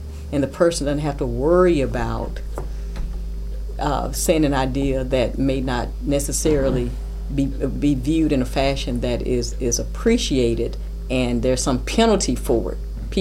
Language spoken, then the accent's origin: English; Jackson, United States; I grew up in Jackson. I know a lot of people.